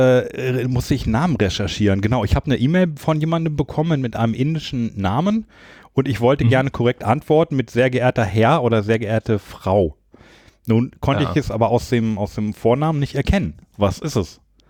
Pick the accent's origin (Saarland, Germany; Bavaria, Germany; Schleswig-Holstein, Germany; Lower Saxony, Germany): Lower Saxony, Germany; now in Düsseldorf, Germany; Ich komme ja aus Niedersachsen und ich kann mit Karneval gar nichts anfangen. Sind wir mal ehrlich, ja? Ich wohne jetzt tatsächlich länger in Düsseldorf als sonst woanders. Also tatsächlich ist es der größte Teil meines Lebens in Düsseldorf.